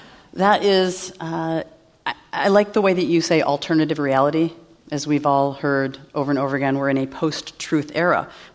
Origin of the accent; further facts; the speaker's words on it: Midwest, United States; And we're both from the Midwest, Michigan, Chicago, and that sense of Yiddishkeit that you and Girija, who was Elaine at that time, that you grew up with.